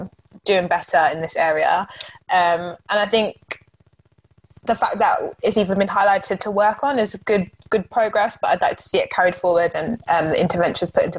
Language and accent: English; England, United Kingdom; For me, I can obviously only talk of a perspective of a black woman who was born and raised in England and trained in England.